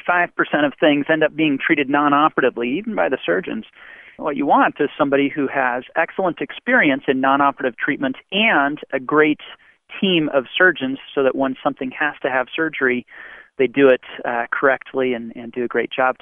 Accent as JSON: {"language": "English", "region": "Colorado", "country": "United States", "said": "I'm from Colorado originally, so I love the mountains."}